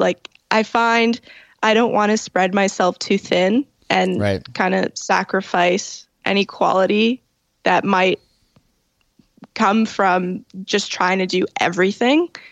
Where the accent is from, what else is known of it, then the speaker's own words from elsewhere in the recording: Toronto, Ontario, Canada; I was born in Toronto at, you know, Toronto General. And I grew up in the Italian area at St. Clair and Dufferin.